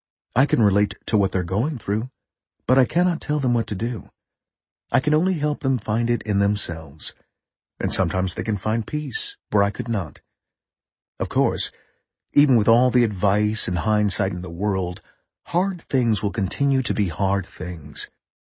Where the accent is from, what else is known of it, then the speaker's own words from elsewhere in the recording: Berkeley, California, United States; growing up in Berkeley with communist grandparents